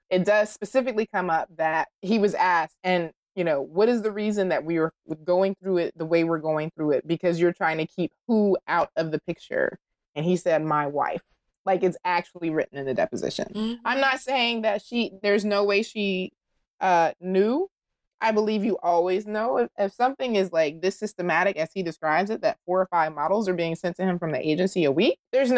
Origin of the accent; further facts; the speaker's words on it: the South, United States; I'm from the South. I understand where he grew up.